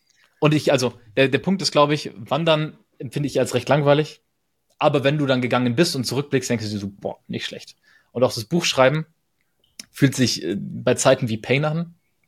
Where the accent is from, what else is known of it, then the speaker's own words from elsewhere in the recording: Bergen, Lower Saxony, Germany; 688 Meter ist halt einfach die Meereshöhe, auf der ich aufgewachsen bin in Bergen.